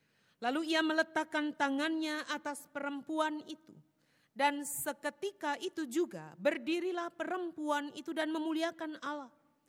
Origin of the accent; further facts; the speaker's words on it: Surabaya, East Java, Indonesia; Oh ya, saya dari Manyar Surabaya.